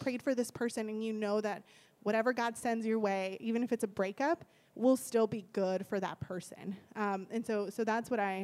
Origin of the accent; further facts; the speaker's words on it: Eagle Pass, Texas, United States; You know I'm from Eagle Pass, right?